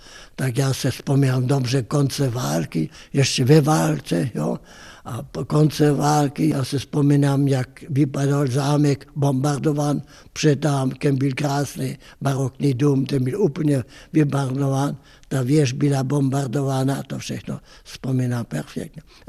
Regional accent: Velké Meziříčí, Vysočina Region, Czechia; born or raised there; also born or lived in Janovice

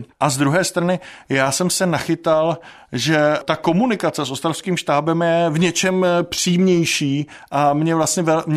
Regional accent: Chrudim, Pardubice Region, Czechia; Já jsem vyrůstal v Chrudimi ve východních Čechách.

